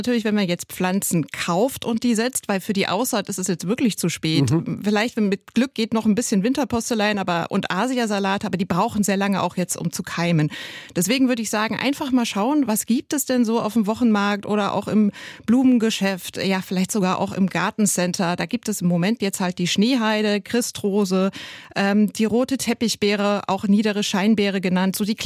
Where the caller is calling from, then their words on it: Bremen, Germany; wir hier in Bremen noch einige frostige Nächte hatten. Ich bin ja aus Bremen zugeschaltet.